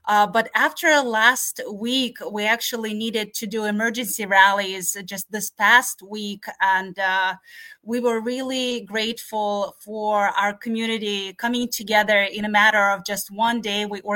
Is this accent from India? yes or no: no; Ukraine; My hometown is actually in the area that has been occupied by Russia since 2014. So this is 11 years now.